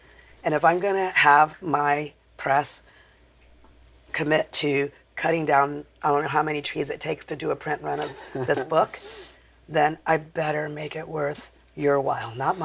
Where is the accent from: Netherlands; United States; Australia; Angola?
United States; Compton, California; born there; You know, I was born in Compton. I think that means something to me, right?